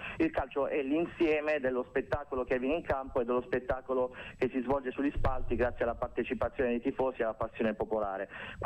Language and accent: Italian; Bari, Apulia, Italy; born there; Io sono nato a Bari e tifo per il Bari, lo stadio della mia città è uno stadio da 40.000 posti.